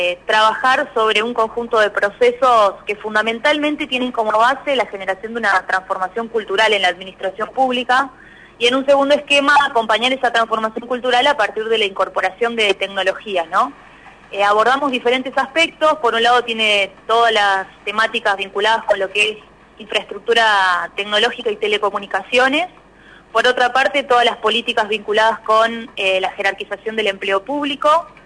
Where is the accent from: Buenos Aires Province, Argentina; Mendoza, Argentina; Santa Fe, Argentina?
Buenos Aires Province, Argentina; Bahía Blanca; born there; now in Paraná, Argentina; soy nacida en Bahía Blanca, pero hace muchos años que vivo en la ciudad de Paraná.